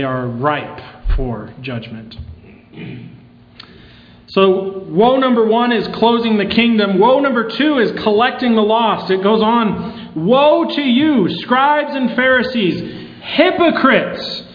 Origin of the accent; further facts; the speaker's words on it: Utah, United States; this passage has always resonated with me, being born and raised in Utah.